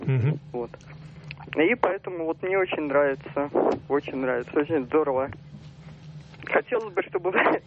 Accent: Saint Petersburg, Russia; я из Санкт-Петербурга.

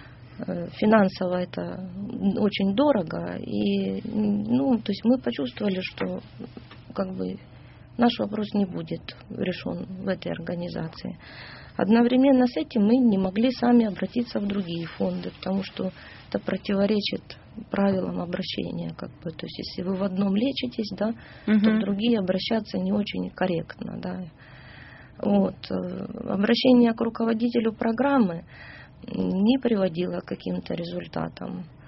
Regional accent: Donetsk, Donetsk Oblast, Ukraine; now in Moscow, Russia; Мы из Донецка. Приехали в Москву в сопровождении МЧС России 6 февраля для лечения тяжелого ребенка.

